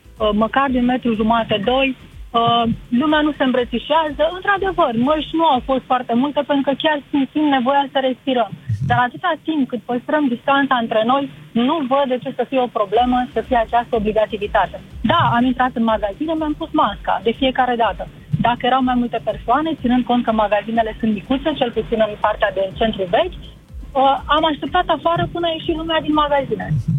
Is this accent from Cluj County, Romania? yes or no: no; Brașov, Brașov County, Romania; Sunt din Brașov și eu nu pot să comentez decât strict raportat la ceea ce am constatat în Brașov.